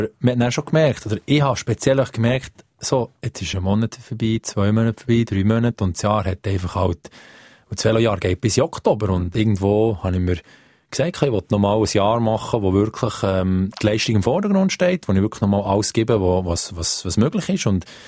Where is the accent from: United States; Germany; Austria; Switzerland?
Switzerland; dass ich wieder zurückkomme in die Schweiz, in meine Heimat, da wo ich daheim bin, wo die Wurzeln sind